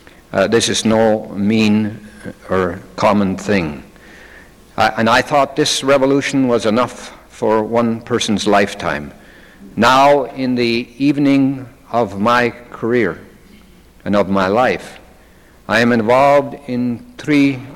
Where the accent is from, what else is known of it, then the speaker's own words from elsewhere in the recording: Pullman, Washington, United States; A lot of people ask where I'm from, and I'm from Pullman. Pullman, Washington is the home of Washington State University.